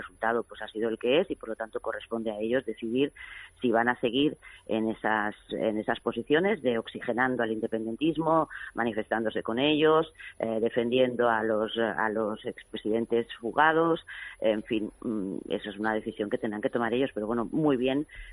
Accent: Catalonia, Spain; sin poner en riesgo nuestras condiciones de españoles, de catalanes, de españoles y europeos

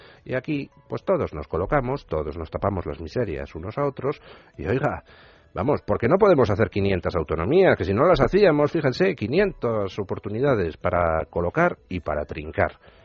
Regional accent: Spain; Yo, como español, tengo derecho a la asistencia sanitaria

